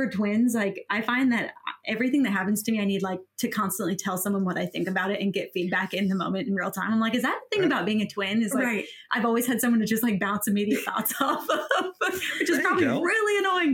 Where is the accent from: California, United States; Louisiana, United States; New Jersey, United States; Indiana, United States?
Louisiana, United States; Very southern. I'm from Louisiana